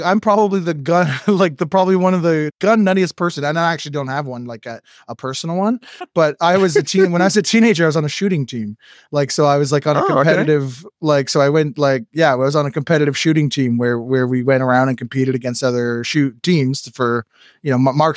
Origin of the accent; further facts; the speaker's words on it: Canada; Well, first, we don't, like, you don't have the right to own a gun as a Canadian citizen.